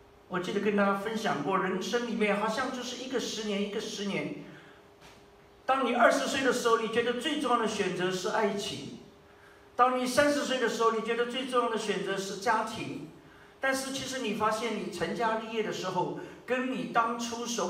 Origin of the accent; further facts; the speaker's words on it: China; 我们中国人非常了解什么叫做待客之道